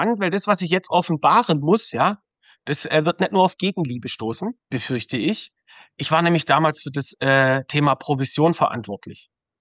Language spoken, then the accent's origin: German; Baden-Württemberg, Germany; Und wir haben uns dann sehr, sehr schnell dazu entschieden, den Lebensmittelpunkt wieder nach Stuttgart zu verlegen oder in den Großraum Stuttgart. Ich komme ja daher. Ich wohne immer noch im gleichen Ort, wo ich aufgewachsen bin.